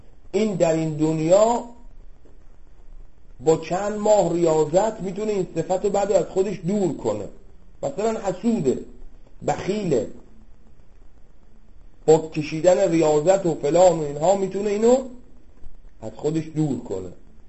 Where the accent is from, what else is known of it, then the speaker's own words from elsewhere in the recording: Iran; بحث ایرانیه، ما ایرانی هستیم